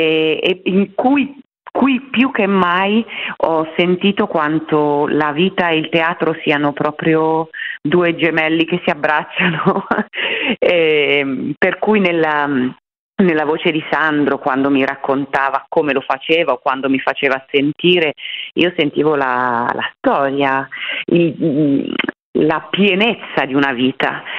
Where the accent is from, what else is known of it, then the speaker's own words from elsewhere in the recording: Milan, Lombardy, Italy; c'è il fatto che io sono milanese.